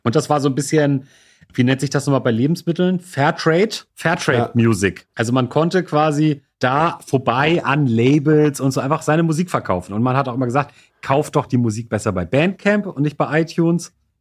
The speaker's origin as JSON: {"language": "German", "region": "Northern Germany", "country": "Germany", "said": "gerade als Norddeutscher im Privaten ist man ja sehr vorsichtig mit dem Begriff Freundschaft."}